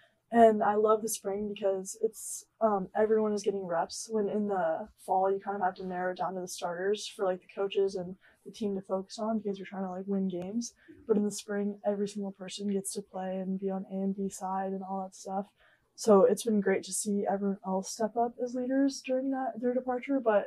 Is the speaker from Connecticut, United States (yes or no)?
no; Illinois, United States; I'm from Illinois, but...